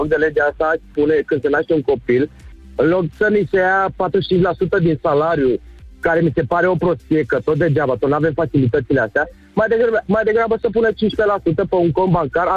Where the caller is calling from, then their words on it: Bucharest, Romania; din București.